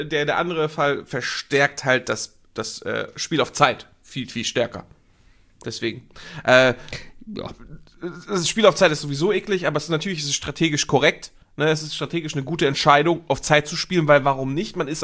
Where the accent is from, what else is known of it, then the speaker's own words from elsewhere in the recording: Mondsee, Upper Austria, Austria; Wo kommst du her? Ich komme vom Mondsee.